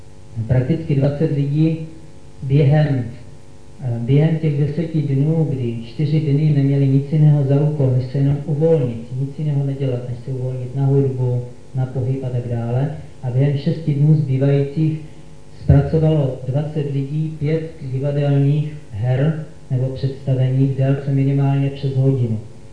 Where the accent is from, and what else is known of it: Brno, South Moravian Region, Czechia